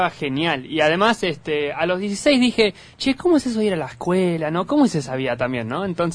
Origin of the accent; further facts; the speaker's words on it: United States; born there; Yo nací en Estados Unidos